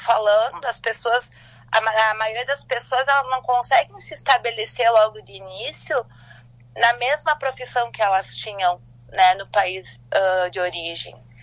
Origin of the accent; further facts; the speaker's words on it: Brazil; A gente é brasileiro morando, quando a gente mora fora, a gente percebe o quanto a gente é, assim, próximo, né?